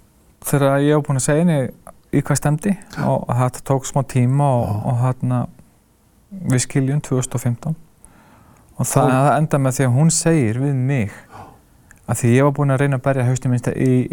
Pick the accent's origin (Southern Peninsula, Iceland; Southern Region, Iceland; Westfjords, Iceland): Westfjords, Iceland; Ísafjörður; moved away as an adult; also born or lived in Akureyri; Ég flutti frá Ísafirði á tvítug.